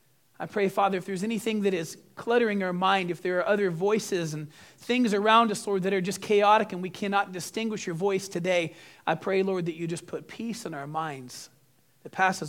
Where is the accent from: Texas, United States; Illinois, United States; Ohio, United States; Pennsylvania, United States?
Texas, United States; I grew up in West Texas, and I'm going to tell you what. If you've never been around a Texas thunderstorm, you haven't lived yet.